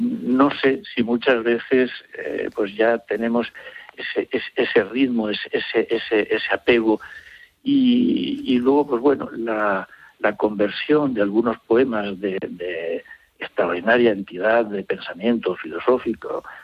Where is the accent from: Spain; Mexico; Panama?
Spain; la realidad, digamos, nacional como país, como españoles